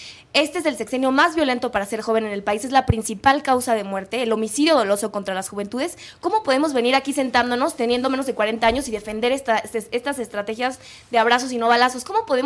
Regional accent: Michoacán, Mexico; yo vengo de Michoacán

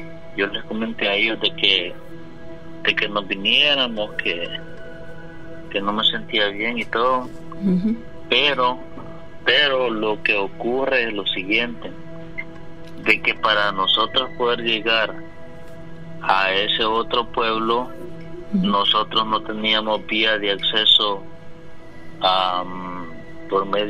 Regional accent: La Paz, El Salvador; now in New Jersey, United States; Originario de El Salvador, departamento La Paz y municipio San Juan de Pesonte, Cantón Esperanza.

